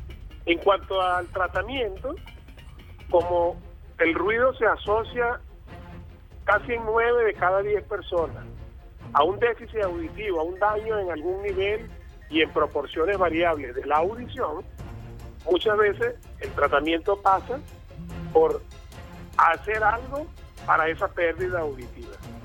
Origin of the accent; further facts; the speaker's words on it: Venezuela; now in Talca, Chile; Me siento venezolano, pero hace ya 3 años que estoy aquí en Chile.